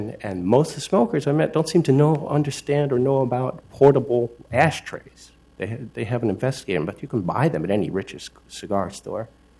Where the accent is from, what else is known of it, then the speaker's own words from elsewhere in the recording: Coos Bay, Oregon, United States; also born or lived in Eugene; now in Portland, United States; I've been a 24-year resident of Portland. I was born in Eugene, came of age in Coos Bay.